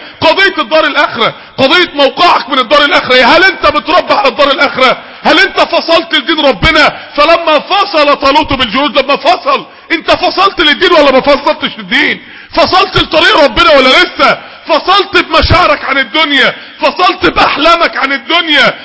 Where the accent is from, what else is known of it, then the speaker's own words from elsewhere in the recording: Mansoura, Dakahlia, Egypt; نقلوه على المستشفى عندنا في المنصورة